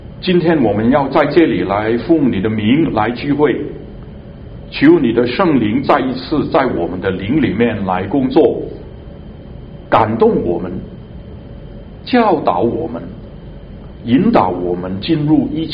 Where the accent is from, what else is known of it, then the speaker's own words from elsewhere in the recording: Hong Kong; 我来自香港啊，现在香港是中国一部分了